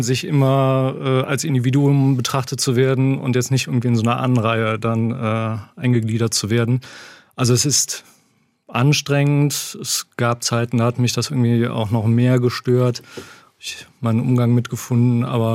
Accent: Korschenbroich, North Rhine-Westphalia, Germany; wobei in meinem Heimatort Korschenbruch auch da so der soziale Durchschnitt sicherlich über dem Bundesdurchschnitt liegt.

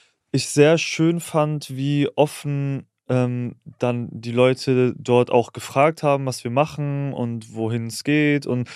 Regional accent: Bavaria, Germany; Ich komme aus Bayern.

